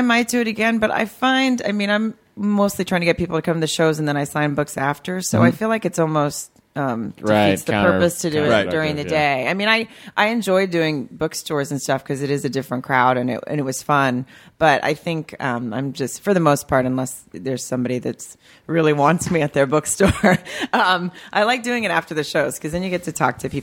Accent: Farmington, Arkansas, United States; Arkansas. It's a town called Farmington, right outside of Fayetteville.

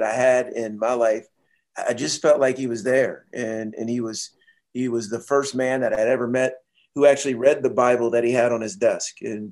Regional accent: Seattle, Washington, United States; I was from Seattle, or lived in Seattle.

